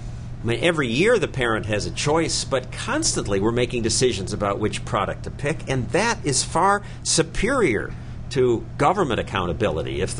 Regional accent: New York City, New York, United States; And that's what we have in my hometown, New York City.

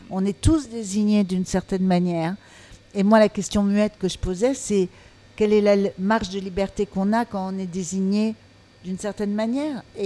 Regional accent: Paris, Île-de-France, France; born there; Moi, je suis née ici. Je suis née donc à Paris. Mais je suis née de parents étrangers.

